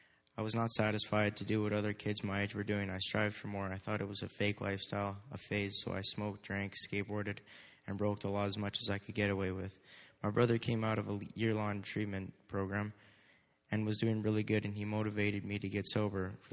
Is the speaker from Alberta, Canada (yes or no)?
yes; Calgary, Alberta, Canada; born there; I was born in Calgary, Alberta in 2003. I lived in a nice house. We lived in a nice neighborhood where it was safe